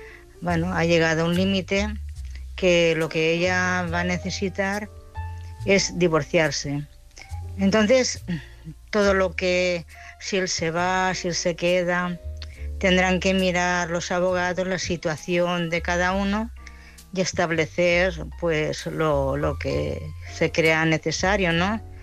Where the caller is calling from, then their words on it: Barcelona, Catalonia, Spain; de Barcelona.